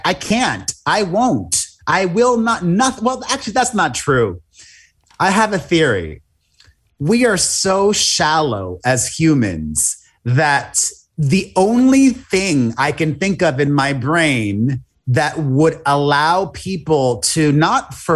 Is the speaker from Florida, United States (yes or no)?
yes; Miami, Florida, United States; Growing up gay, fat, closeted, and in Miami in the 90s was very challenging and a very lonely experience